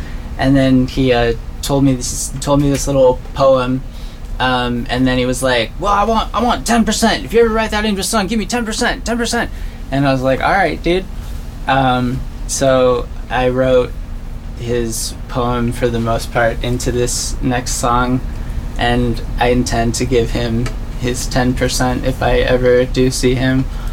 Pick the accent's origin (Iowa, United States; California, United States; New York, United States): California, United States; Venice; I'm from Venice Beach, and I was walking on the boardwalk